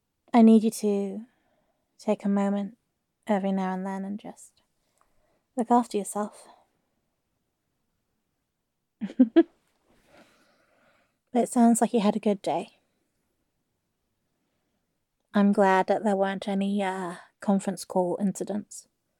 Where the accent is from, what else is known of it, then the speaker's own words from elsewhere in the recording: England, United Kingdom; It's because I'm an English cliche, but just queue.